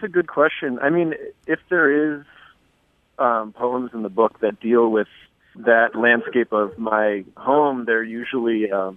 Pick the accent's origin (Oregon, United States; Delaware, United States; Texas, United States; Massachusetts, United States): Massachusetts, United States; Martha's Vineyard; So I grew up on Martha's Vineyard off the coast of Massachusetts. And, you know, my dad's a postmaster there. His dad was a postmaster there. My mom's a school nurse there